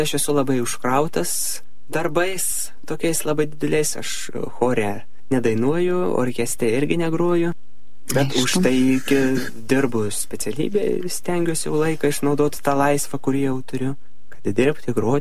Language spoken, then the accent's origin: Lithuanian; Simėnai, Tauragė County, Lithuania; Gyvenu aš Simėnų kaime, Šilalės rajone, jau nuo pat vaikystės savo tam gimtajame kaime.